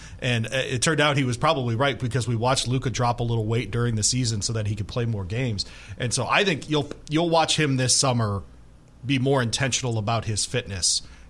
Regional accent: Detroit, Michigan, United States; so I'm from Detroit, so Pistons guy.

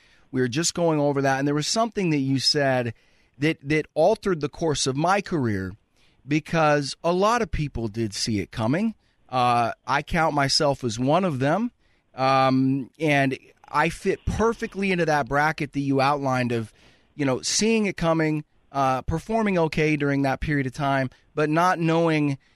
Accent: Tacoma, Washington, United States; They were headquartered in my hometown of Tacoma.

